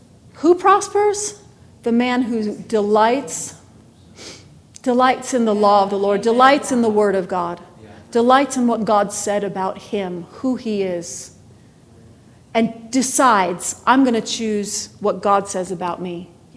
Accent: New York, United States; where I grew up in Western New York, we have water everywhere.

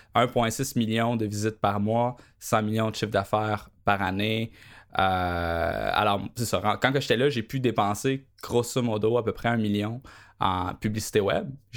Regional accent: Quebec, Canada; accent: Quebec; Première chose que les gens ils voient lorsqu'ils me parlent, c'est que je suis Québécois. Donc, l'accent est parfois une barrière au niveau d'un auditoire un petit peu plus européenne.

